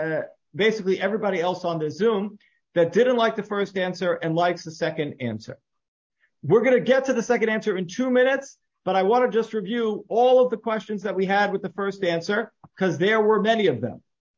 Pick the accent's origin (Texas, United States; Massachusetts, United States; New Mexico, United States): Massachusetts, United States; Boston; so I'm from Boston.